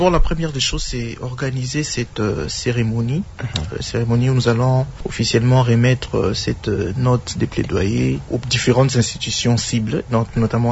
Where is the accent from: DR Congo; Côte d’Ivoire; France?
DR Congo; nous sommes Congolais et nous sommes un seul peuple.